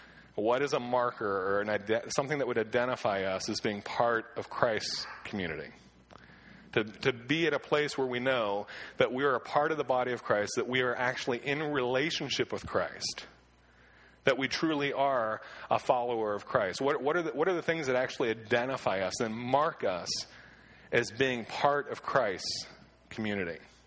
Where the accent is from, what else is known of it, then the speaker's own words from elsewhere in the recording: Clearfield, Pennsylvania, United States; also born or lived in Pittsburgh; I grew up in Clearfield. We saw pickup trucks there.